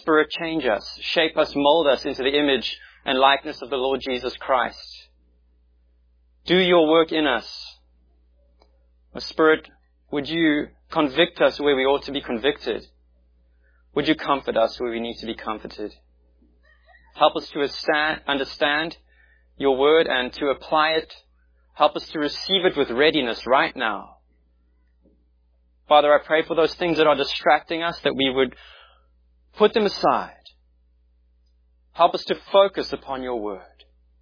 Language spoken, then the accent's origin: English; South Africa; moved away as an adult; I'm from South Africa. I'll say Philistine because I've been living here for about a year